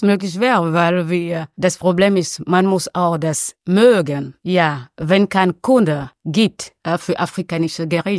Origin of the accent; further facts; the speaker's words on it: Cameroon; German is a second language; now in Germany; Ja, ich habe eine Ausbildung als Hotelmanagement in meinem Heimat Kamerun ja gelernt. Und habe ich auch in Kamerun in einem Hotel gearbeitet, als Chef de Rang in Restaurant.